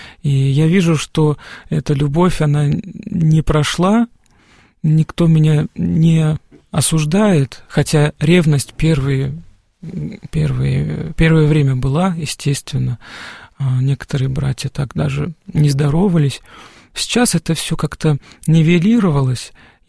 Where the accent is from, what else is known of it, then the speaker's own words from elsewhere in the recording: Diveyevo, Nizhny Novgorod Oblast, Russia; also born or lived in Germany; now in Borovsk, Russia; я жил и в Германии, и в Нижнем Новгороде, и там, сказать, моя родная деревня, Дивеево